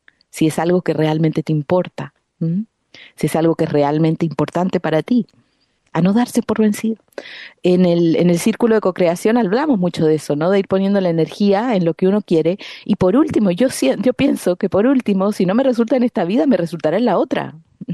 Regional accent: Argentina; yo además me crié en Argentina

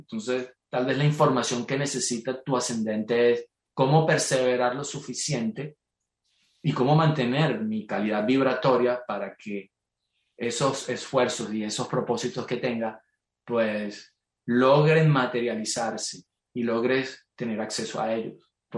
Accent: Bogotá, Colombia; Soy bogotano, claro.

